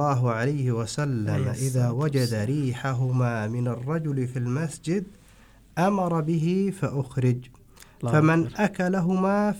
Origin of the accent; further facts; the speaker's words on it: Kuwait; يعني عندنا في الكويت